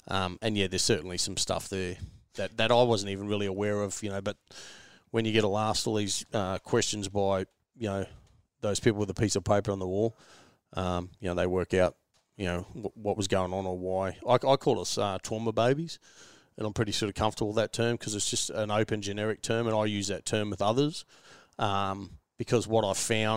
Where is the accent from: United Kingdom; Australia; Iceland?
Australia; Toowoomba, Queensland; Yep. Born and bred in Toowoomba.